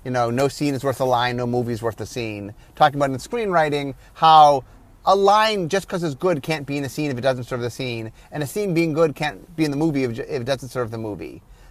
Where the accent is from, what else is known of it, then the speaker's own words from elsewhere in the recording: Cleveland, Ohio, United States; I grew up in Cleveland, and Cleveland has a playhouse called the Cleveland Playhouse